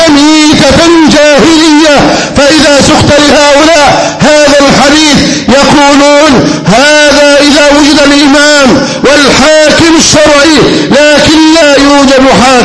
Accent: Egypt; أن يجعل بلدنا مصر هذا أمنا أمانا

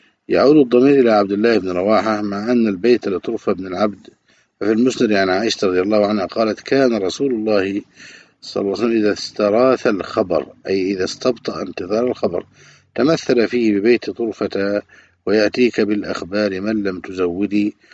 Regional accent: Egypt; وهذه مصيبة وآفة منتشرة خصوصا في بلدنا مصر

